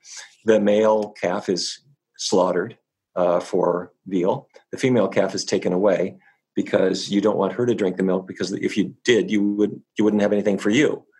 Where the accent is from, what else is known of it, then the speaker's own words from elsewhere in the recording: Fargo, North Dakota, United States; By point of disclaimer, I grew up in Fargo, North Dakota.